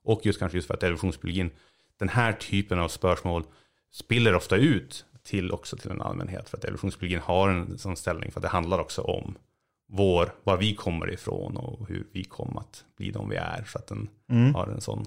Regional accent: Uppsala, Uppsala County, Sweden; moved away as an adult; also born or lived in Edinburgh / Toronto; now in United States; jag är ju uppvuxen i Uppsala men har inte bott där sedan jag tog studenten.

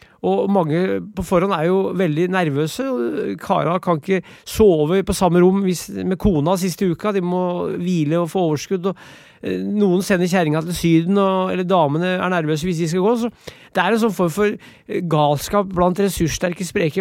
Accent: Brumunddal, Innlandet, Norway; jeg vokste opp I Brumunddalen, hvor det var 12 kilometer motbakke på hver eneste treningstur

